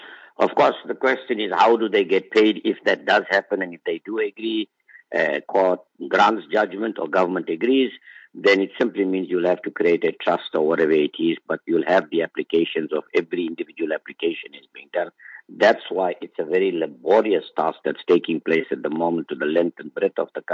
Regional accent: South Africa; born there; I'm a Indian born in South Africa.

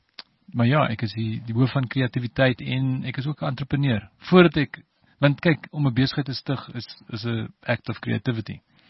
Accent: Stellenbosch, Western Cape, South Africa; born there; Ek's gebore in Stellenbosch in 1968, so is 51 jaar terug, amper, 50 jaar terug. So Stellenbosch, even toe, sal ek jy sê, is 'n klein dorpie

